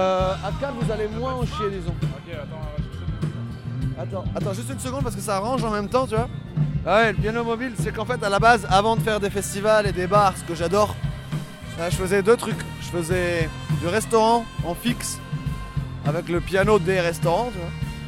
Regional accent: Normandy, France; De Normandie, tu m'as demandé tout à l'heure déjà.

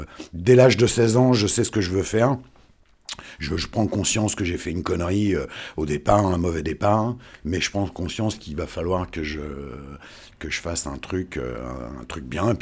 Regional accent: Tunis, Tunis Governorate, Tunisia; born there; Je suis né à Tunis, Tunisie. Donc, loin de la France, d'une mère d'origine auvergnate et d'un père d'origine sicilienne.

